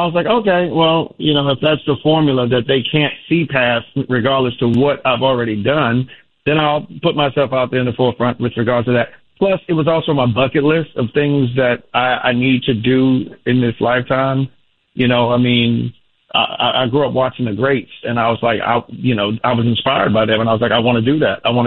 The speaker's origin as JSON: {"language": "English", "region": "New York", "country": "United States", "tie": "born or raised there", "said": "it's a testament to where I come from, you know, excuse me, growing up in Harlem and New York, and just growing up in New York, period"}